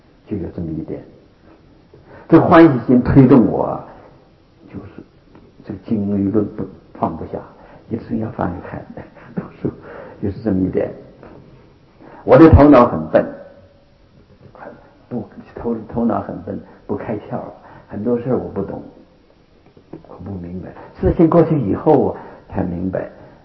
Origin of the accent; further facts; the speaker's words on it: Northeast China, China; moved away; 我是东北人嘛，就从东北跑到青岛，从青岛跑到上海，从上海跑到广州，从广州跑到香港，